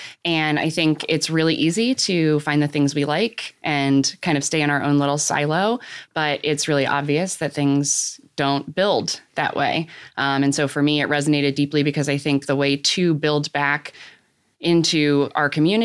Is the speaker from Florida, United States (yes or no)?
yes; Florida, United States; So I grew up in Florida